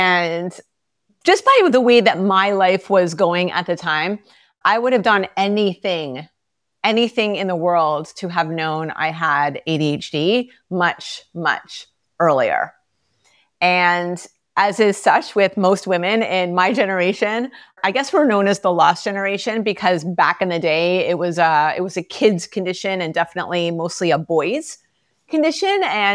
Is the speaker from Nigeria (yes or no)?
no; Toronto, Ontario, Canada; I am a proud Canadian. I'm born and raised in Toronto, Canada.